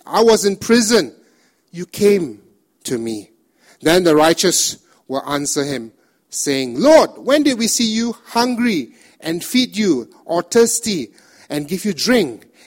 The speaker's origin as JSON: {"language": "English", "country": "Indonesia", "said": "I come from Indonesia"}